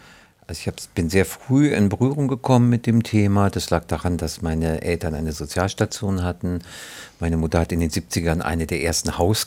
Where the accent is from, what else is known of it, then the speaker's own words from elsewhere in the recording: Berlin, Germany; Also geboren bin ich in Reinickendorf und dann habe ich teilweise im Wannsee gewohnt, später ganz, ganz, ganz lange in Kreuzberg und jetzt seit ein paar Jahren in Charlottenburg.